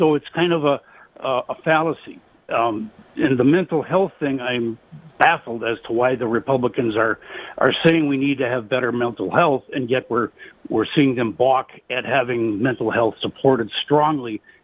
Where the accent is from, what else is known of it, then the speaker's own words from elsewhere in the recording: Milwaukee, Wisconsin, United States; Milwaukee is my hometown, where I lived for 45 years.